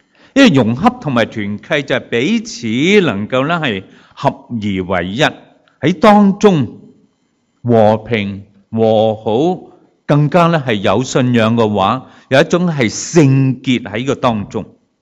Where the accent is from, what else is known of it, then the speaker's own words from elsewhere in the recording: China; 但我们中国人传统的思想都是讲一个是天人合一。